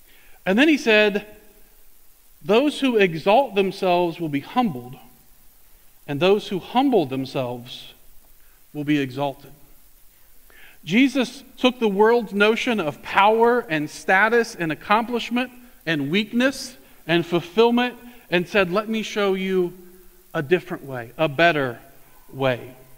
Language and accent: English; Warren, Indiana, United States; But I grew up in Indiana. I grew up down around Warren. I went to Converse Church of Christ.